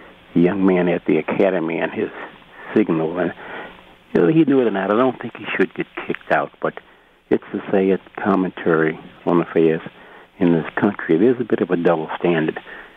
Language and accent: English; Baltimore, Maryland, United States; Black in the community, when I was growing up in Baltimore, Lafayette Avenue, our group, we had a thing called Chess Cave.